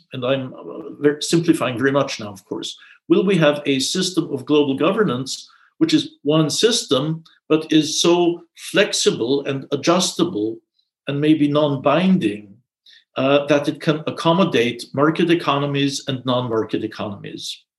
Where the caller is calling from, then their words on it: Austria; I'm speaking from Austria.